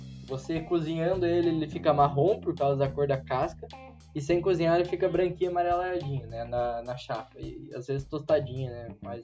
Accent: Paraná, Brazil; also born or lived in Rebouças; now in Ponta Grossa, Brazil; sabe que eu tenho um sotaque. E esse sotaque vem de algum lugar. Eu sou paranaense.

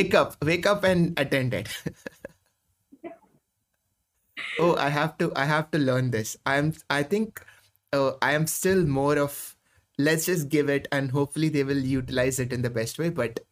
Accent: Kerala, India; I'm from Kerala, by the way, so I'm already a fan of coconut trees.

